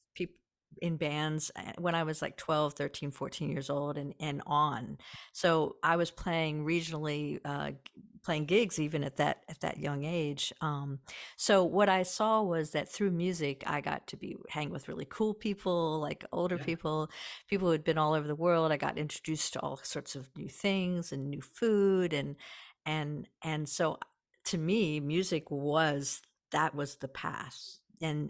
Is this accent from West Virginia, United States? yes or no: yes; West Virginia, United States; But when I was growing up in West Virginia, there was actually not an interstate.